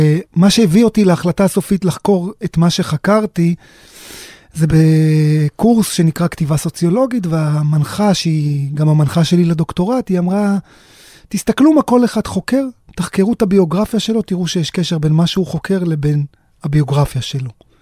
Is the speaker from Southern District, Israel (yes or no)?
yes; Sderot, Southern District, Israel; אני נולדתי בסדרות, גדלתי בסדרות, המועצה האזורית שער הנגב שמכילה בתוכה את כל הקיבוצים מסביב. גדלתי לתוכם, זה היה חלק מהתבנית נוף מולדתי.